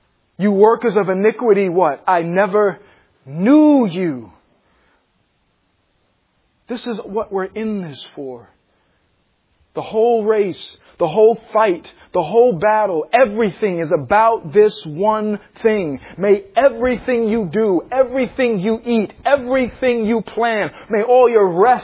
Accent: East Coast, United States; I grew up on the East Coast where there's snow.

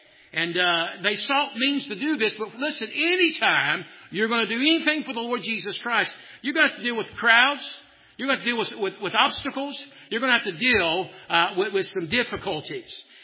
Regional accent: Tennessee, United States; And I'm from Tennessee, I've been taught manners.

